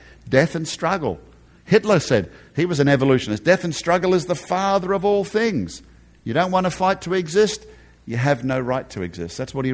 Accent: Atlanta, Georgia, United States; Now, I'm from Atlanta, right? The heartland of the Southern Baptists, the largest denomination in the United States.

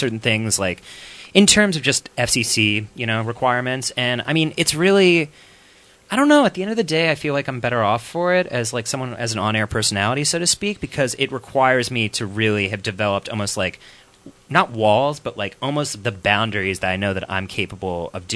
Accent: Virginia, United States; now in Richmond, United States; I came here for VCU. I grew up in Northern Virginia, and then I moved here because I heard the music scene was incredible.

